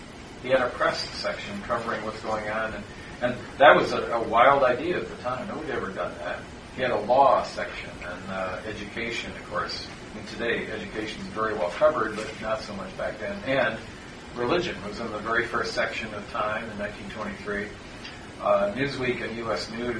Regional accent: Ridgewood, New Jersey, United States; lives in Ridgewood, New Jersey, my hometown.

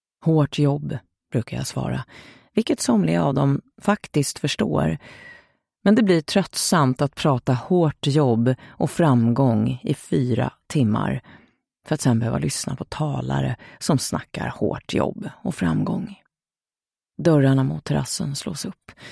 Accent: Stockholm, Stockholm County, Sweden; Så du märker att jag är stockholmare.

